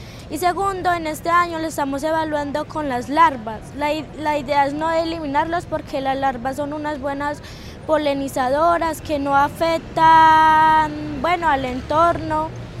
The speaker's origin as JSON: {"language": "Spanish", "town": "Belalcázar", "region": "Caldas", "country": "Colombia", "said": "soy de la Institución Educativa del Águila y soy de Belalcázar."}